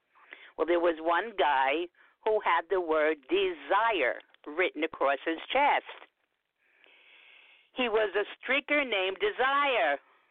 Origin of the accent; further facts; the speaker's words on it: New York City, New York, United States; I was born and raised in New York City. People ask me if I'm from Queens, and I tell them, no, my folks are straight.